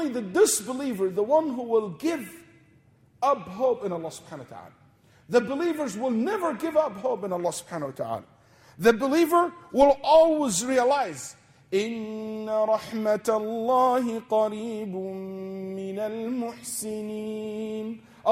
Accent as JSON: {"language": "English", "region": "Texas", "country": "United States", "said": "I came from Texas. It's a very religious state. Very religious state."}